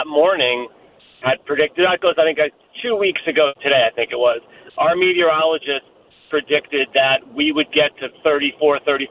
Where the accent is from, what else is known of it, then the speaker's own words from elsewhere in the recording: New England, United States; I could deal with snow. I grew up in New England.